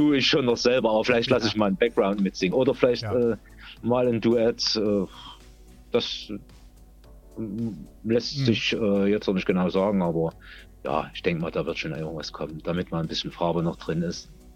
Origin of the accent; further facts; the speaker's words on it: Leipzig, Saxony, Germany; Ich komme aus Leipzig.